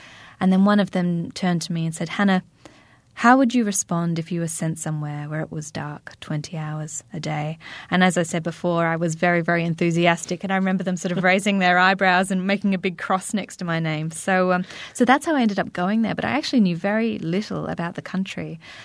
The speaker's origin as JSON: {"language": "English", "country": "Australia", "said": "had anticipated the difficulties of entering a small, quite tightly knit community as an outsider, as the Australian exchange student."}